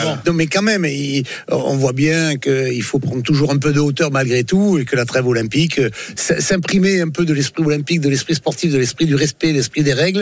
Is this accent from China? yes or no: no; Provence-Alpes-Côte d'Azur, France; on n'est pas les Pacaïens, nous. Hein, on est des Provençaux, des Alpins, des Azuréens. Donc nous, on est des Sudistes